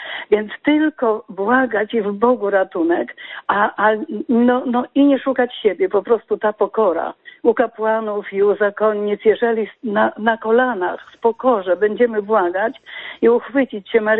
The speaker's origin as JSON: {"language": "Polish", "region": "Podlaskie Voivodeship", "country": "Poland", "said": "Miałam iść na studia, bo jestem z Podlasia, miałam iść do Białegostoku na studia"}